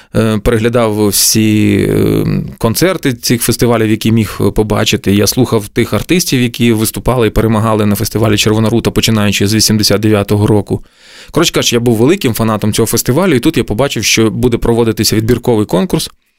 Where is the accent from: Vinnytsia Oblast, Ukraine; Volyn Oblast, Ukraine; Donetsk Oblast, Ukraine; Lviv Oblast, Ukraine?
Volyn Oblast, Ukraine; Lutsk; Він вже базувався в моєму рідному місті Луцьку